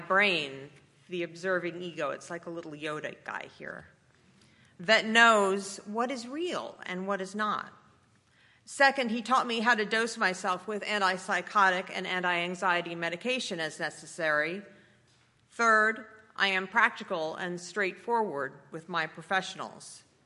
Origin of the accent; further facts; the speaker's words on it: New York, United States; I grew up pretty normally in Westchester, New York